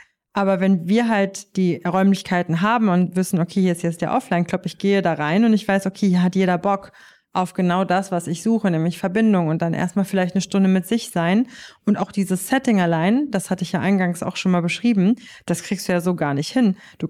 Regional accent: Berlin, Germany; Ich selber bin Berlinerin und bin hier verwurzelt.

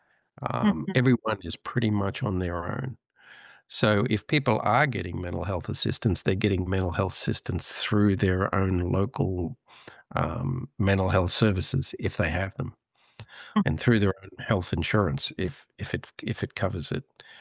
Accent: Australia; also born or lived in United Kingdom; So my background is I grew up in Australia. I qualified as a physician in Australia.

